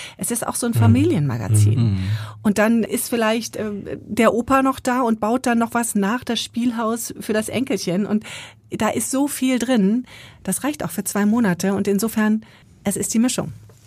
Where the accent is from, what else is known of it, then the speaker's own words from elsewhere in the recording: South, Germany; ich bin ja nun im Süden groß geworden